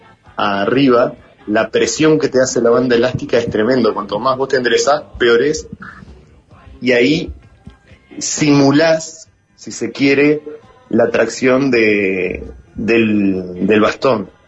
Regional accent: San José, Uruguay; now in Montevideo, Uruguay; Soy de San José, vivo en Montevideo y me preparé ahí.

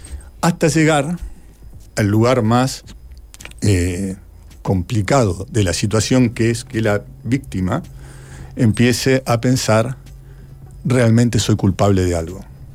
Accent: United States; lo que también pasó en mi país, una especie de abandono a los que volvían en Estados Unidos

